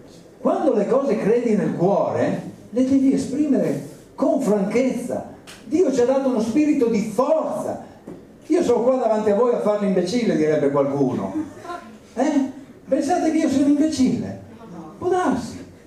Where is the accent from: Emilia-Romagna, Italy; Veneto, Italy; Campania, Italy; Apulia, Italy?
Emilia-Romagna, Italy; Bologna; poi noi siamo bolognesi, siamo un po', come dire, un po' pudici